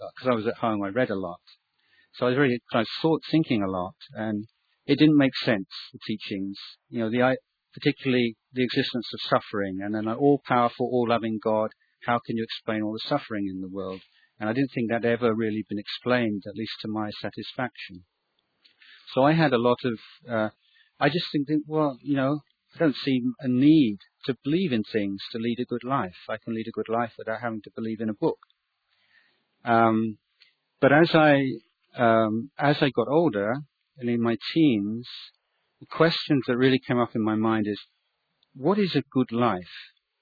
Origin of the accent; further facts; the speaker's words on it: England, United Kingdom; I was brought up in England. But England now is a very, or even from when I grew up in the 60s, 70s, it was already quite a secular country